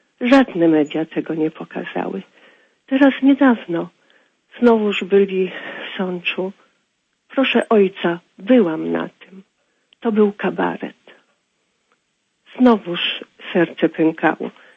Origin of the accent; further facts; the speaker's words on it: Nowy Sącz, Lesser Poland, Poland; Ja jestem z Nowego Sącza.